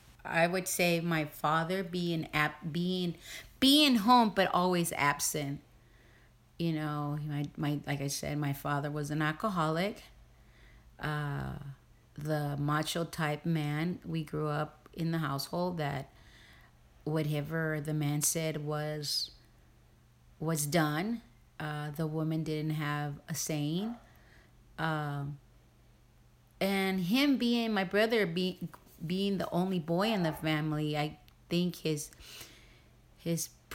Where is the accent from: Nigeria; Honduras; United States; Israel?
Honduras; Like myself, I'm from Honduras